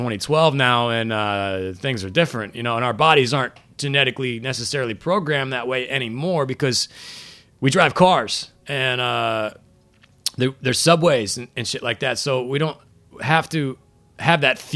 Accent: Midwest, United States; I mean, I'm from the Midwest, so, you know, and once again, it's not just a Midwestern thing.

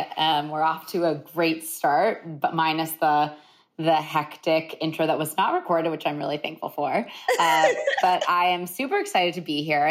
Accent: Columbus, Ohio, United States; And also growing up in Columbus, Ohio, I immediately recognized that the food that was we were eating at my house was much different

